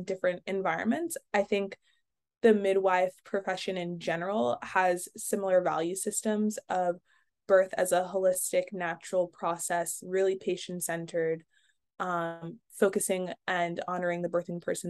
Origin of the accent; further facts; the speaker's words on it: New Jersey, United States; Yeah, so I'm from New Jersey